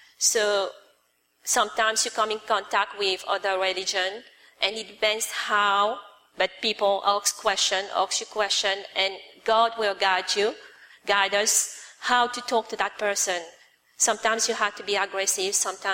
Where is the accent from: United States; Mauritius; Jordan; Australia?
Mauritius; born there; I was born in Mauritius. And the background for my family, we were Catholic. And also, we come from Chinese descent